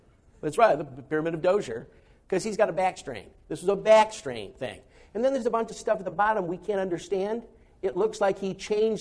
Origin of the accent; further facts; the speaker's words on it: Midwest, United States; and I'm from the Midwest, the understated Midwest.